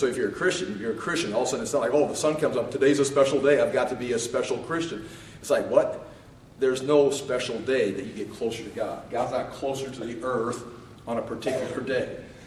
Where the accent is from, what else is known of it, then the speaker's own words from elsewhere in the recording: Iowa, United States; as a Christian growing up in Iowa from a German family